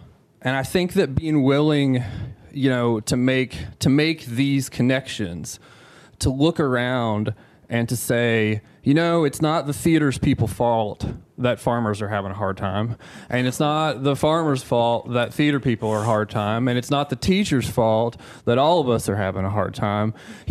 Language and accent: English; West Virginia, United States; now in Bowling Green, United States; I grew up in around West Virginia, mostly in Upshur County, West Virginia. These days I work as a teacher, teaching college in Bowling Green, Kentucky.